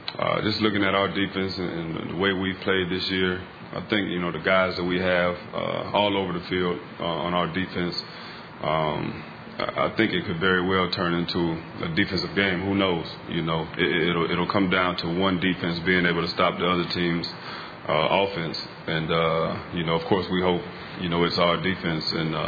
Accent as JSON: {"language": "English", "region": "Ohio", "country": "United States", "tie": "born or raised there", "said": "You know, I grew up in Ohio, and so it was Cleveland Browns, Cincinnati Bengals, and I was actually a Giants fan."}